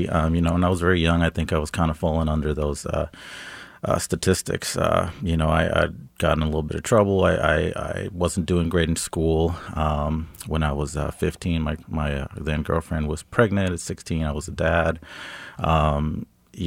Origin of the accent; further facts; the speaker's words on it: San Francisco, California, United States; also born or lived in Hayward; now in Kansas, United States; So I grew up actually in the Bay Area, originally born in San Francisco in the Mission District, and then moved around a little bit in the Bay Area from Hayward and different parts.